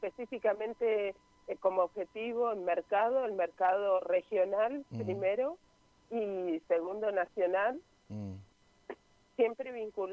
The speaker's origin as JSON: {"language": "Spanish", "town": "Puerto Deseado", "region": "Santa Cruz", "country": "Argentina", "tie": "born there", "said": "Yo soy nacida en Puerto Deseado, Santa Cruz, ajá. Vivía en Comodoro Rivadavia y me vine pensando que me iba a venir a vivir acá 6 meses."}